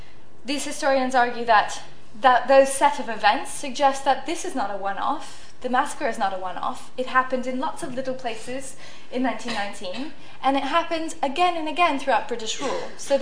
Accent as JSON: {"language": "English", "country": "United States", "said": "whether they come from big bad states like my home country, the US, or countries like China"}